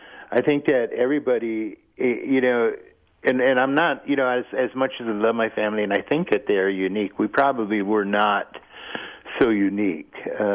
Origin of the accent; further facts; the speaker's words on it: Menominee, Michigan, United States; We're from Menominee, Michigan. Actually, we can identify the spot where our tribe began, where it started